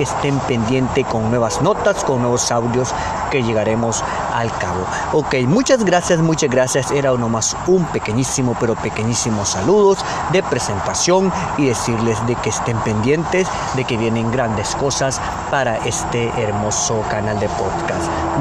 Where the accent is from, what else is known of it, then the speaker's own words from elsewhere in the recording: El Salvador; Pues déjenme contarles que yo soy de El Salvador y soy una persona que le gusta mucho las redes sociales